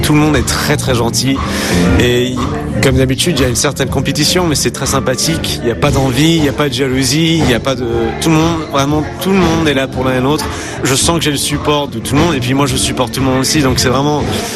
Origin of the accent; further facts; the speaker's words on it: France; je suis français